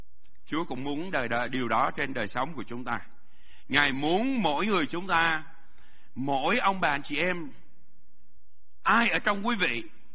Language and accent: Vietnamese; Quang Ninh, Vietnam; born there; Tại vì tôi sinh ra ở Quảng Ninh, ở đó có mỏ than.